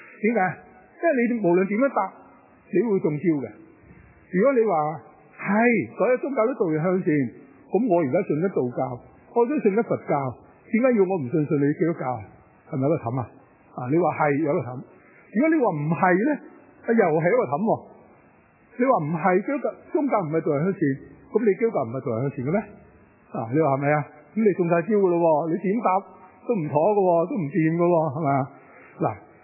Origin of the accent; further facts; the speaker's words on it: Hong Kong; 因為我哋係中國人，咁所以咧特別係香港嘅中國人